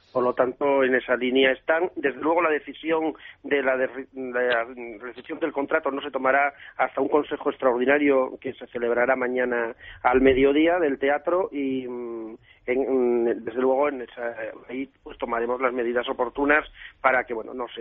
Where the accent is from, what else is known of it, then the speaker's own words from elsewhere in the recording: Gijón, Asturias, Spain; nosotros somos muy gijoneses, somos muy asturianos, pero somos muy españoles.